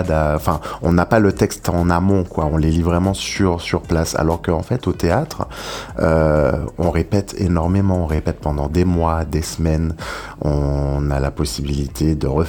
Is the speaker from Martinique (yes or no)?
yes; Le Vauclin, Martinique; also born or lived in Schœlcher; je suis né à Chelcher, mais j'ai grandi au Macabou, j'ai grandi vers le Vauclin, à côté de la plage